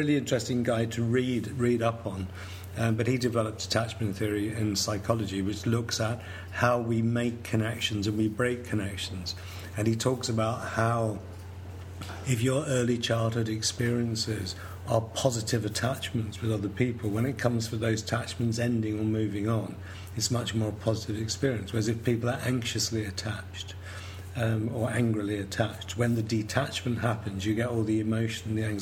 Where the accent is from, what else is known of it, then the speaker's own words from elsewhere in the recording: United Kingdom; I'm British, which means I'm mixed race.